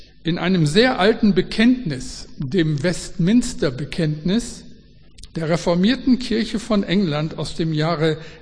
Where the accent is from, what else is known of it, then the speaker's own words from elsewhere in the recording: Moers, North Rhine-Westphalia, Germany; da bin ich praktisch groß geworden, denn Moers, wo ich herkomme, war eine Tochtergemeinde der CG Mülheim.